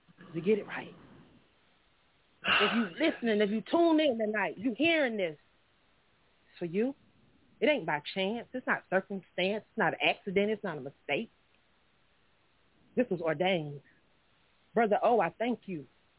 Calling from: Union City, Georgia, United States; I'm calling from Union City, Georgia tonight.

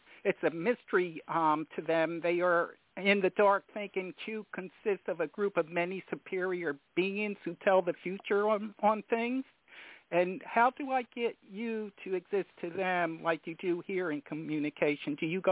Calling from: East Coast, United States; from the East Coast.

